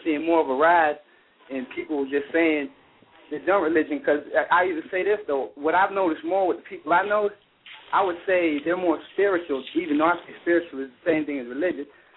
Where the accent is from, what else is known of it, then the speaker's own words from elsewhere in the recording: Lake City, South Carolina, United States; I'm from Lake City, South Carolina, and it's like Lake City's below the poverty line, but there is a ton of churches.